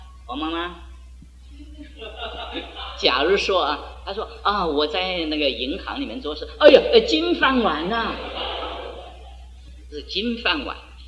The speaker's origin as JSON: {"language": "Chinese", "country": "China", "moved": "yes", "lives_now": "Taiwan", "said": "我记得几十年前我们在大陆的时候或者在台湾的时候"}